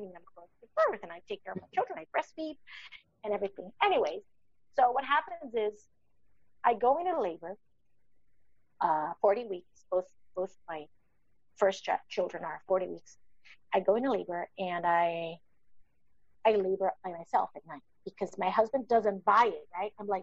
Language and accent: English; Brasília, Federal District, Brazil; English is a second language; also born or lived in Rio de Janeiro; the capital of Brazil, where we're from. I'm actually born in Rio de Janeiro, but I grew up in Brasília.